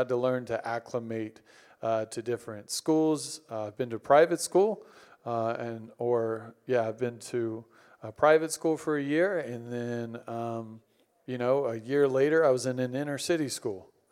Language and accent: English; Martinsville, Virginia, United States; born there; also born or lived in Florida / Alabama / Texas / North Carolina; And I was born in Martinsville, but lived in Florida, Alabama, Texas, North Carolina, made my way back to Virginia.